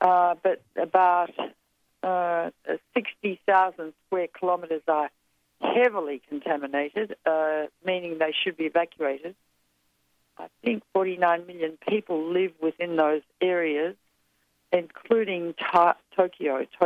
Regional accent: Melbourne, Victoria, Australia; Well, when I was a young girl, I grew up in Melbourne, Australia

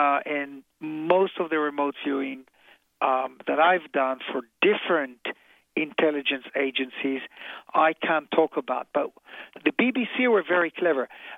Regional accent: Tel Aviv, Tel Aviv District, Israel; I'm an Israeli, you know. I was born in Tel Aviv

